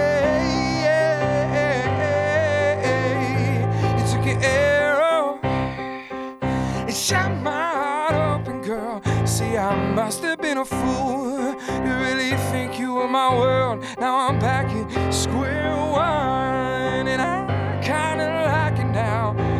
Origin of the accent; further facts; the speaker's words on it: Pittsburgh, Pennsylvania, United States; I am from the Point Breeze area of Pittsburgh, the East End. I went to Alderdice High School.